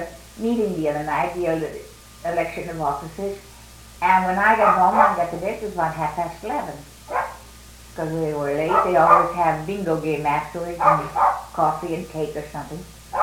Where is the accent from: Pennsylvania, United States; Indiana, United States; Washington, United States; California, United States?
California, United States; Santa Cruz; born there; Well, I was born in Santa Cruz.